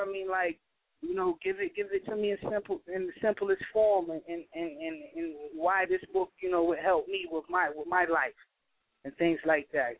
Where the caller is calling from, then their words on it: Virginia, United States; man. I'm calling from Virginia.